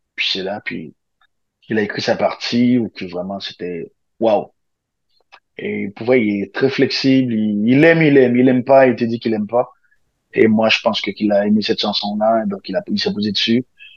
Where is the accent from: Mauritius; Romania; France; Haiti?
Haiti; ce gars-là, je le regardais à la télé quand j'étais jeune à Haïti